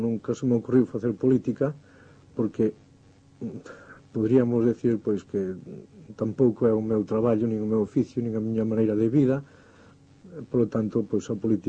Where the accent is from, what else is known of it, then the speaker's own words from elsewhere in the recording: Sarria, Galicia, Spain; eu son da Bisbarra de Sarria